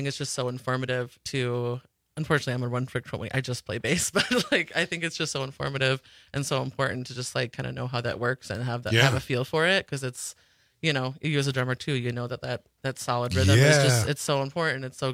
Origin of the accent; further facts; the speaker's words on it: Sandwich, Illinois, United States; So I grew up in Illinois, in a little town called Sandwich.